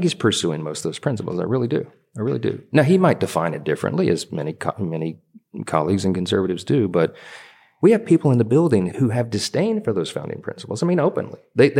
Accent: Louisiana, United States; I said, y'all forgive me, I'm from Louisiana.

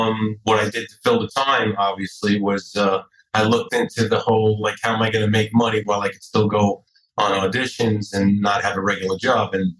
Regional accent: Brooklyn, New York, United States; I'm from Brooklyn, so, you know, living around mobsters is like I grew up with these people

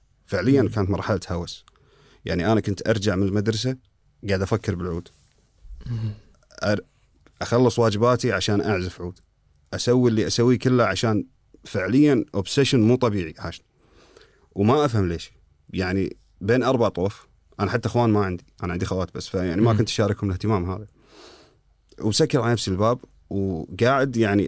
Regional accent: Kuwait; also born or lived in United Kingdom

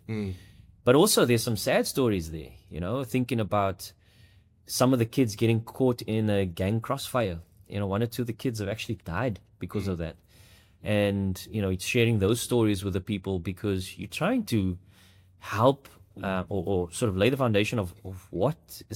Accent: Mitchell's Plain, Western Cape, South Africa; I'm from Mitchell's Plain in Strandfontein.

